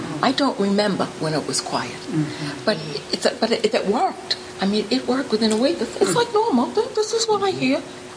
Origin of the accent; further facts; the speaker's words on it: New York City, New York, United States; born there; Yeah, I was born in New York City.